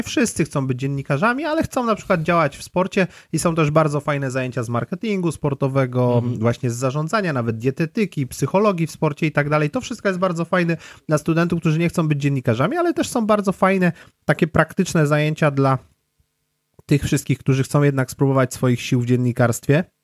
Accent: Poznań, Greater Poland Voivodeship, Poland; Po prostu mam swój skrawek ziemi, który jest tutaj, to jest Poznań, to są poszczególne dzielnice i tak dalej, w których się wychowywałem, w których dzisiaj mieszkam.

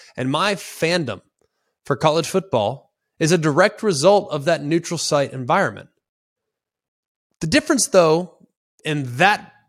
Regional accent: Dallas, Texas, United States; this is a little bit close to home for me because I grew up in Dallas-Fort Worth.

